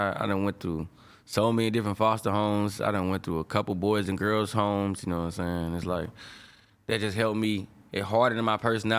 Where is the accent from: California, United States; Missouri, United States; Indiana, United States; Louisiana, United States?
Missouri, United States; St. Louis